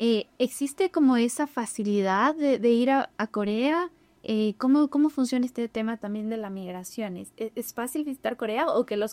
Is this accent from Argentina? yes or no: no; Ecuador; Y nosotros como ecuatorianos